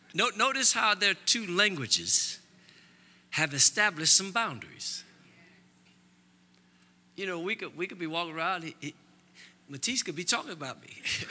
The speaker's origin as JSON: {"language": "English", "region": "Midwest", "country": "United States", "said": "I went to school in the Northeast. I went to school in the Southwest. I've been to the Northwest. I'm from the Midwest. Been in the South, and now in the Southeast."}